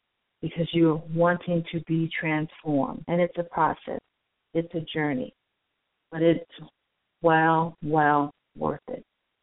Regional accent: California, United States; And yes, I'm a Californian, a Southern Californian, and a Valley girl.

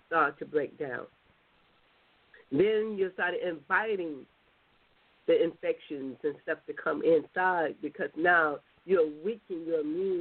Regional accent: United States; we as American people, we really have to look out what's going on.

